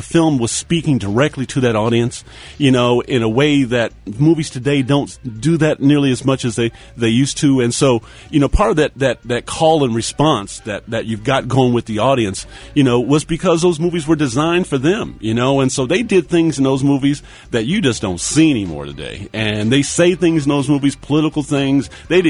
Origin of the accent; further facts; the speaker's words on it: Kansas, United States; We're going to see those movies in the theater in my hometown, a little small town in Kansas.